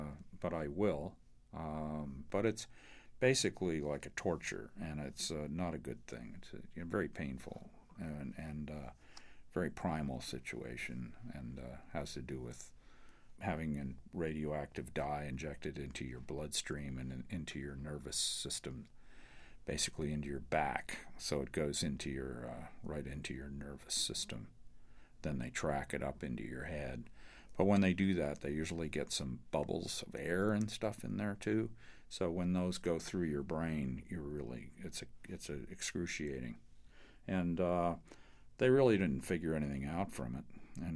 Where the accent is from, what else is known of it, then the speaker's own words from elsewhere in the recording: Canada; like being a Canadian and having reached a certain level of success in the States